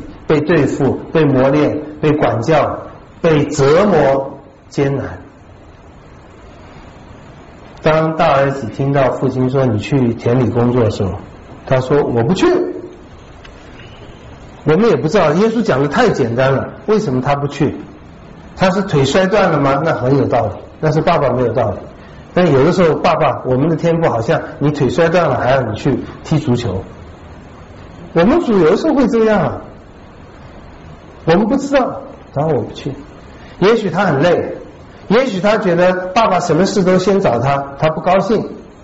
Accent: China; 就是我们中国人讲的巧言令色

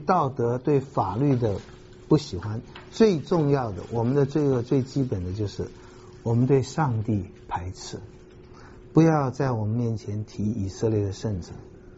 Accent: China; 我们中国人爱面子，这个特别是一个困难哈。

